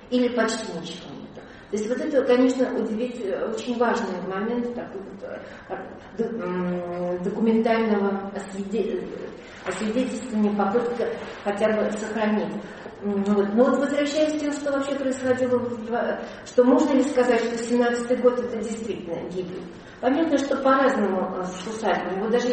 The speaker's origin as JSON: {"language": "Russian", "town": "Pskov", "region": "Pskov Oblast", "country": "Russia", "said": "я сама из Пскова, как бы."}